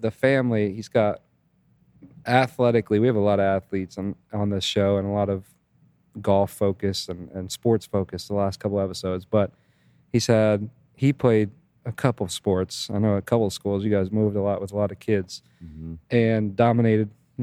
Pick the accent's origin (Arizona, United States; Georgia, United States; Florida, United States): Florida, United States; Miami; also born or lived in Naples; Another family in this beautiful town I grew up in, Naples. I grew up in Miami, but spent most of my adult life in Naples.